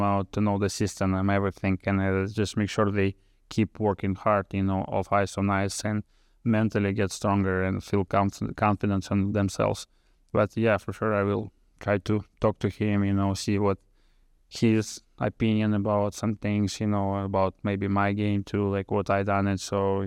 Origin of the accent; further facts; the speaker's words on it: Russia; English is a second language; moved away as an adult; now in United States; because like from Russia to here is big difference, you know.